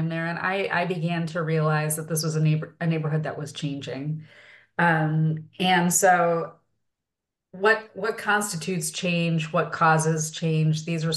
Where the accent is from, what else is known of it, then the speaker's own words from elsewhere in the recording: Chicago, Illinois, United States; And of course, I come from Chicago. I'm living in Chicago again now.